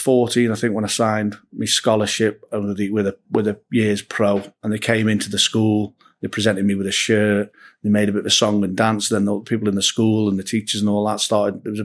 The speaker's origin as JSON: {"language": "English", "town": "Stoke-on-Trent", "region": "West Midlands", "country": "United Kingdom", "said": "I was from Stoke originally, and I went up to Everton"}